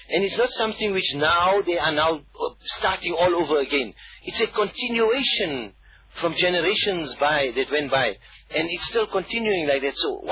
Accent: South Africa; as a South African, that is something which we look at first.

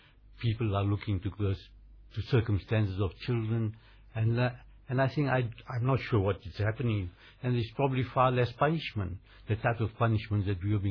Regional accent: South Africa; I come from India. My parents come from India. I'm from South Africa.

